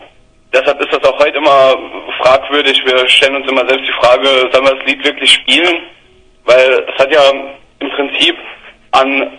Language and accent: German; Mittelreidenbach, Rhineland-Palatinate, Germany; wir sind alle hier aus Mittelreidenbach, haben die meiste Zeit von unserem Leben davor hier gebracht.